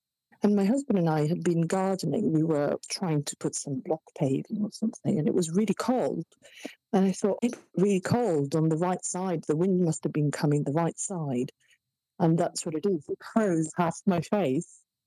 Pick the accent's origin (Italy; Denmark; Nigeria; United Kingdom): Italy; And I was going to Italy because we were married in Italy, in my hometown.